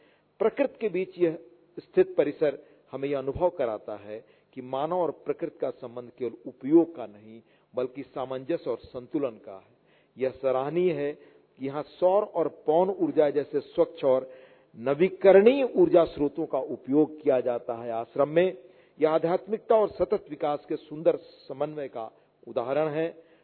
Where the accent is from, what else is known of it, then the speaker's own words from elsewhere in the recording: India; मैं एक ऐसे गांव से आता हूं, आप में से जिन लोगों ने जयप्रकाश नारायण का नाम सुना होगा मैं उनके गांव से हूं।